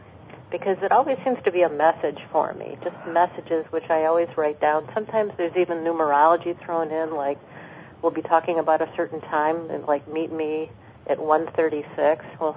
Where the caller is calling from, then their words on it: Ontario, Canada; I'm up in Ontario, Canada.